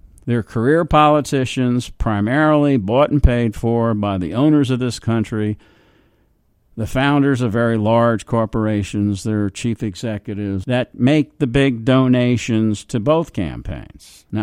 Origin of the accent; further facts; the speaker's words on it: New York, United States; I'm from New York, he's from New York, and we're very similar in the sense, if you get in my face, I get in your face.